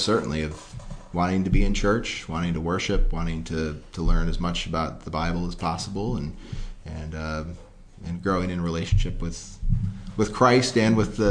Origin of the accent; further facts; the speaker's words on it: New York, United States; Well, I grew up Independent Baptist in the Northeast, upstate New York.